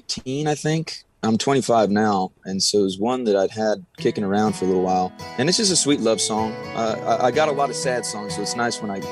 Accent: Del Rio, Texas, United States; It's something that when I go back to Del Rio, my hometown, and hang out with my friends, they at some point or another make me get up and sing one song at least.

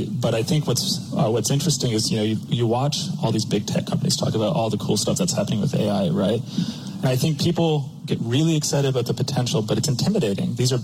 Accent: Whitefish, Montana, United States; now in Helena, United States; Yeah, that's right. I grew up in Whitefish, back when you could actually get around the place before all the Californians came up.

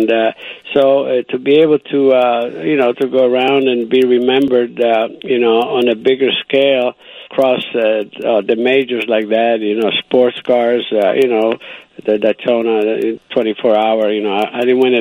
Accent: Italy; English is a second language; now in United States; I was born and raised in Italy. That's when I fell in love with the sport.

